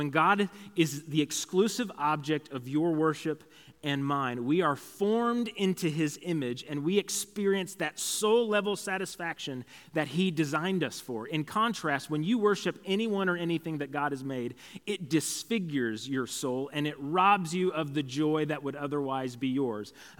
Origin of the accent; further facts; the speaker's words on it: Concordia, Missouri, United States; I'm from Concordia, so we were coming up to Independence to the city to do some Christmas shopping.